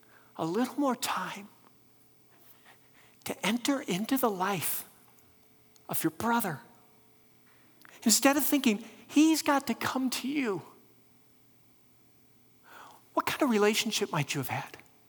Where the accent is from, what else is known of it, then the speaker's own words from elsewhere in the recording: Florida, United States; I remember long time ago, Shannon and I moved back to the area, I grew up in South Florida, but we moved back.